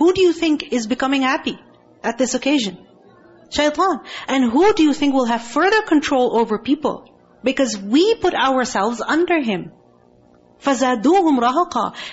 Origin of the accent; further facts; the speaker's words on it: Pakistan; I remember growing up in Pakistan, many wild dogs